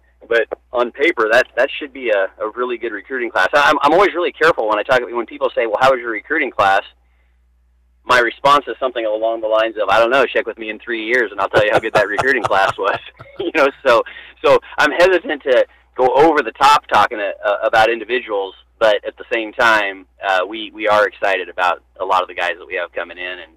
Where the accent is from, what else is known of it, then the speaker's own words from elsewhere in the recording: Burwell, Nebraska, United States; I'm from Burwell, and I had 42 in my graduating class, and now their graduating classes are around 15.